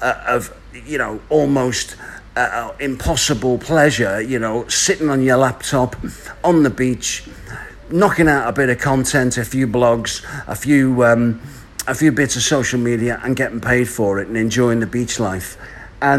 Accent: Liverpool, North West England, United Kingdom; now in Bali, Indonesia; I'm from Liverpool, England.

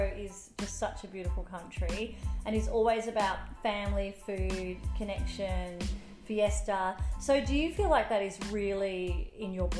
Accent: New South Wales, Australia; I'm back from Perth and I'm in my hometown area of Northern Rivers

